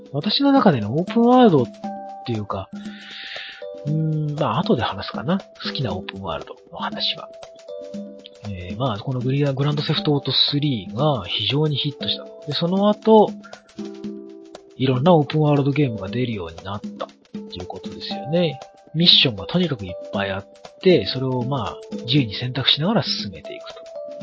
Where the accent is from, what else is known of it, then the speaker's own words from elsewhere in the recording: Yokohama, Kanagawa, Japan; 私横浜出身ですけど知りませんでした。